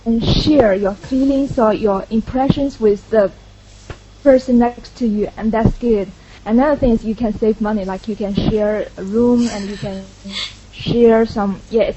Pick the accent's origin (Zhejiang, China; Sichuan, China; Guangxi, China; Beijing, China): Zhejiang, China; Hangzhou; I think because maybe I grew up in Hangzhou, this area, and it's all city and lots of development.